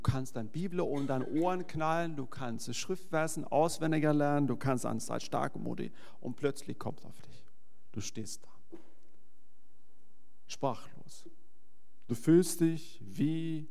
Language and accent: German; Sweden; German is a second language; Ich als Schwede sage, plötzlich, hört sich ganz komisch an für einen Schwede